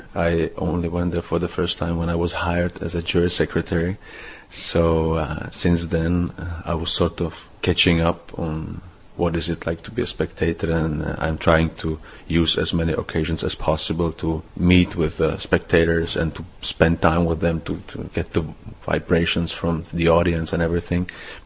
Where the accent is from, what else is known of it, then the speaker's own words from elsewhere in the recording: Czechia; my hometown, which is a small town about 100 kilometers outside of Prague.